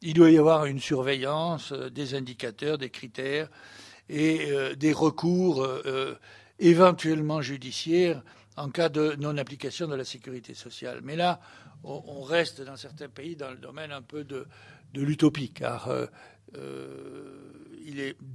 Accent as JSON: {"language": "French", "country": "France", "said": "ou la France, moi je suis français"}